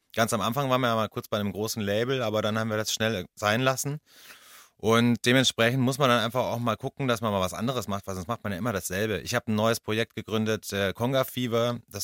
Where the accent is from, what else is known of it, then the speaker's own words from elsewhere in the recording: Bavaria, Germany; Ja, aber ich bin ja Bayer und in bayerischer Geschwindigkeit ist das eigentlich ein ganz normaler Notwiss-Zyklus.